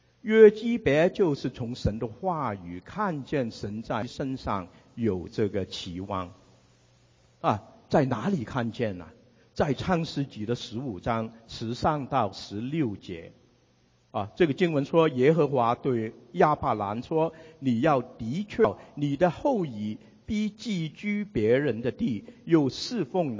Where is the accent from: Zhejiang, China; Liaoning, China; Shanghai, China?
Shanghai, China; 连这个广东话他也听不懂，因为他是上海人，我们都是上海人